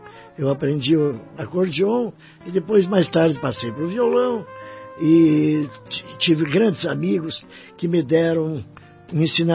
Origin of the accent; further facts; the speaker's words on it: Curitiba, Paraná, Brazil; Eu sou do Bigorrilho.